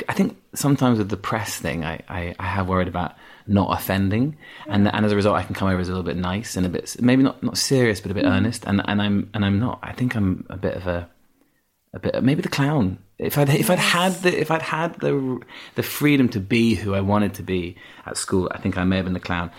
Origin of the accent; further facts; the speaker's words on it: Yorkshire and the Humber, United Kingdom; accent: Yorkshire; I had an accent. I had a strong Yorkshire accent till I was about 11, 12, yeah.